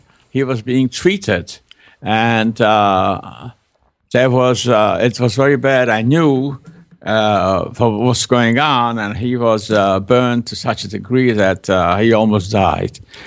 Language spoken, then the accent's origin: English; Leinster, Ireland; We lived in Dublin, and this was a village somewhere within 20 miles or so of my hometown.